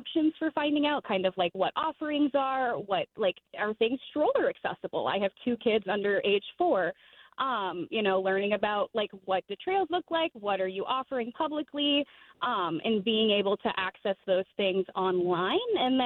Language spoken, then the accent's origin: English; Wells, Maine, United States; I'm from Wells. … So if you know anything about York County, we're very, very dense in that area. We've been in Maine pretty much since the Mayflower. And so I'm from the area, have lots of family here.